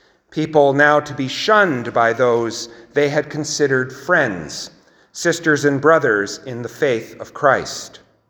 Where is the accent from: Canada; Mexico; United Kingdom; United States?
Canada; I identify, this is going to be Captain Obvious, as a Canadian white male, cisgender